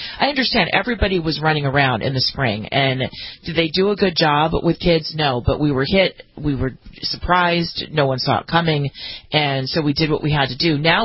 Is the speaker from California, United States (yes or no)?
yes; California, United States; And so I think it's appropriate to think that in California, my home state, most of the schools are going to be closed down.